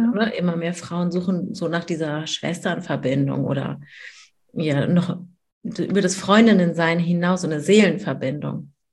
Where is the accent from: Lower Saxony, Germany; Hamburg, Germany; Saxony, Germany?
Hamburg, Germany; ich komme aus Hamburg, ich habe 2 Söhne, die sind 7 und 5. Und genau, mit meinem Mann wohnen wir hier in Hamburg schon immer, aber wir haben auch Wurzeln in Peru.